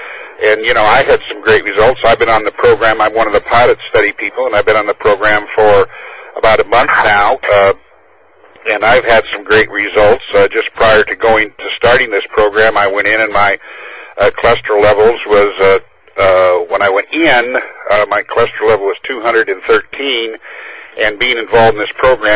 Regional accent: Olympia, Washington, United States; Yeah, this is … I'm from Olympia, Washington

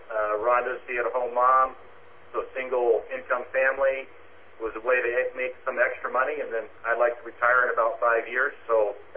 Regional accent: Clayton, Washington, United States; We are from Clayton, Washington. We're north of Spokane there.

